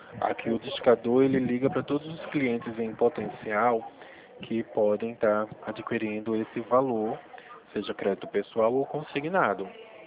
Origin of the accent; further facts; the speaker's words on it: Olinda, Pernambuco, Brazil; now in São Paulo, Brazil; Bom, eu também sou de Pernambuco. Mas estou em São Paulo. Sou de Olinda.